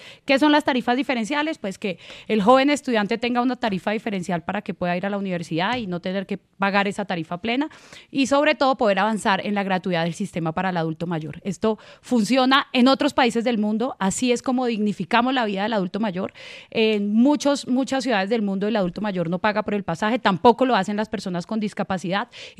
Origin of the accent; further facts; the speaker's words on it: Cali, Valle del Cauca, Colombia; also born or lived in Ibagué; now in Bogotá, Colombia; Me crié en Cali toda la vida, sí. Nací en el Tolima, en Ibagué, me crié en Cali, hice mi colegio y mi universidad y ahorita llegué a Bogotá adoptada a trabajar